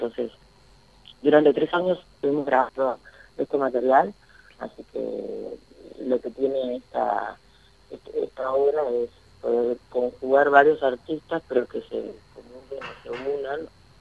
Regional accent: La Pampa, Argentina; now in Buenos Aires, Argentina; hace ya 18 años que vivo en Buenos Aires, porque soy de La Pampa

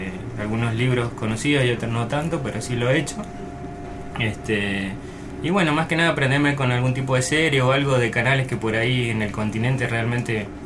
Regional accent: Mendoza, Argentina; como buen mendocino

